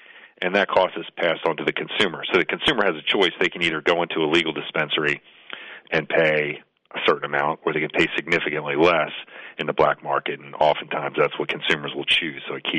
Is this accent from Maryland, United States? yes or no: yes; Maryland, United States; My home state's Maryland.